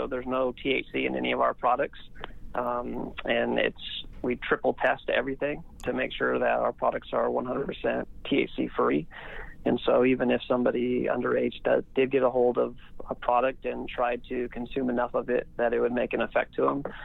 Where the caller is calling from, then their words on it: Las Vegas, Nevada, United States; I'm calling from Vegas. So our headquarters are here in the States.